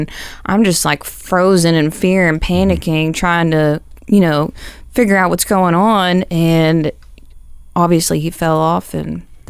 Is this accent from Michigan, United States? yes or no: no; Waco, Texas, United States; born there; I was born in Waco, Texas.